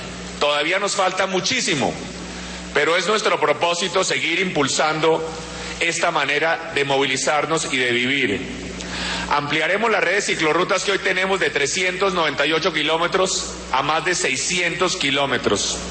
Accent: Bogotá, Colombia; como bogotano

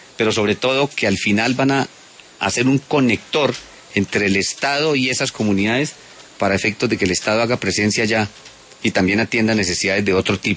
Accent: Tunja, Boyacá, Colombia; Bueno, a ver, yo soy de Tunja. Nací en el año de 1960

